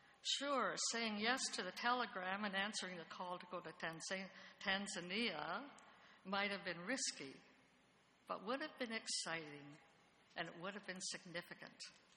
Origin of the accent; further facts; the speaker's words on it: Sudbury, Ontario, Canada; because I was from Northern Ontario. I was born and grew up in Sudbury.